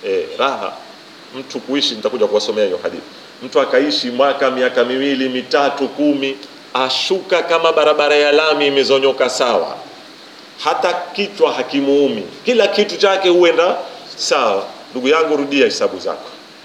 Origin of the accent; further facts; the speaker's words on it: Kenya; Sijui usemi huu huku unatumika kule kwetu Kenya, watumika huo.